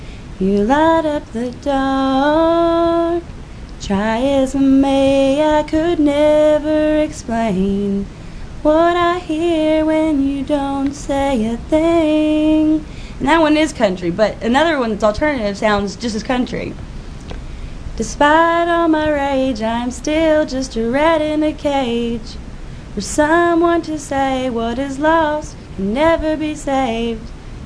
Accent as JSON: {"language": "English", "town": "Huntsville", "country": "United States", "tie": "born there", "said": "When I was little, I was born in Huntsville, and we lived down the country"}